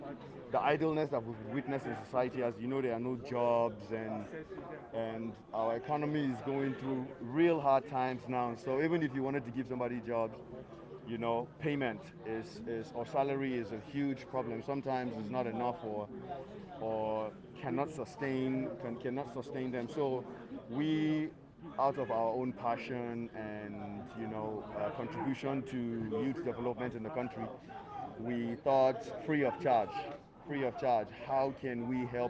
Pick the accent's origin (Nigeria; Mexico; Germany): Nigeria; Lagos; I'm from Zamfara State, but I'm a resident here in Lagos. I was born in Lagos. I've lived in Lagos all my life.